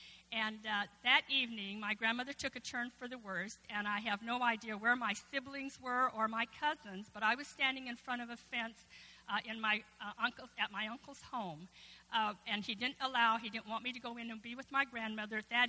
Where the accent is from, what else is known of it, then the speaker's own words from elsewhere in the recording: Salt Lake City, Utah, United States; born there; I was born in Salt Lake City, Utah. My parents were my grandparents were from Yugoslavia